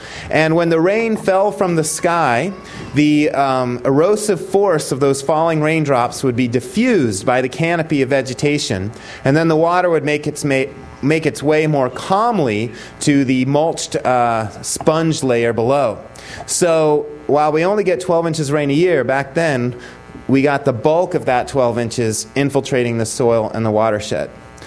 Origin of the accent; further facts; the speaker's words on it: Tucson, Arizona, United States; I'm going to begin with these two images of my hometown of Tucson, Arizona, where we get 12 inches of rain and an average year of rainfall.